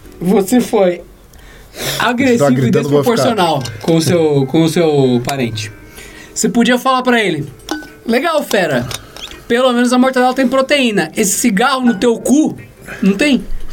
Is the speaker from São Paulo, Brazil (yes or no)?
yes; São Paulo, Brazil; Eu sou paulista, eu sou paulista.